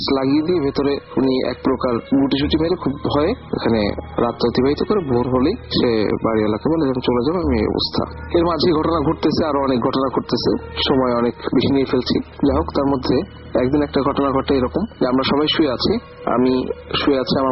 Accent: Khulna, Khulna Division, Bangladesh; আমাদের বাড়ি অ্যাকচুয়ালি খুলনাতে। আমাদের বাড়ি ছিল টিভি বন্ডের রোডে, সে বাড়িতে এখনো আছে।

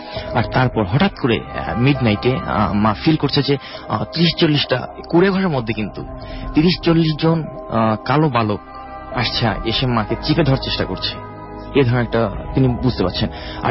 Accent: Gangachara, Rangpur Division, Bangladesh; আমি রংপুর জেলার গঙ্গাচড়া উপজেলা থেকে এসেছি, আমার গ্রাম দক্ষিণ কলকন্দ।

